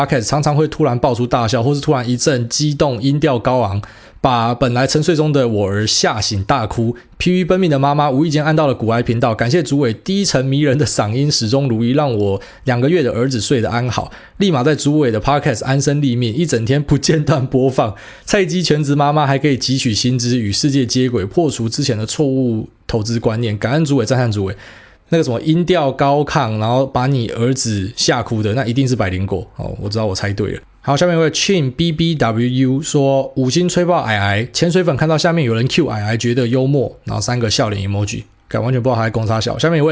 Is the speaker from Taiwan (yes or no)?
yes; Miaoli County, Taiwan; 反正我的家乡苗栗一定是他妈排最后一个啦